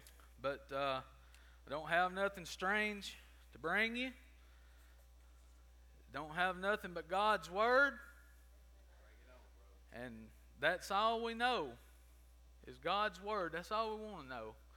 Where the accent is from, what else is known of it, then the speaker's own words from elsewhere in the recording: Pine Log, Georgia, United States; As Jim said, I grew up in Pine Log, just no country boy. We didn't have a high school, so wound up coming to Adairsville.